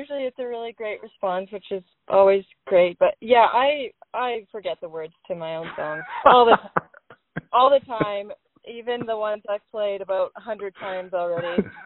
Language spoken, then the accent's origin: English; Carlisle, Saskatchewan, Canada; It's in my hometown of Carlisle, Saskatchewan, with the band.